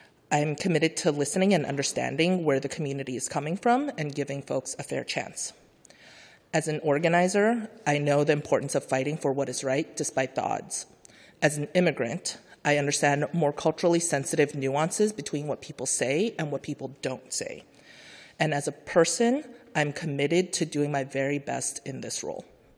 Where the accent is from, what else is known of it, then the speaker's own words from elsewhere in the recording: San Francisco, California, United States; I am a lifelong San Franciscan. My family immigrated to San Francisco when I was 2 years old, and I grew up in the Mission District.